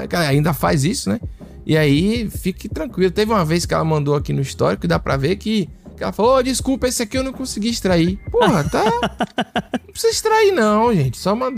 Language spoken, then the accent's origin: Portuguese; Salvador, Bahia, Brazil; Então, e eu sou de Salvador. Salvador é tipo assim, descolado das outras coisas.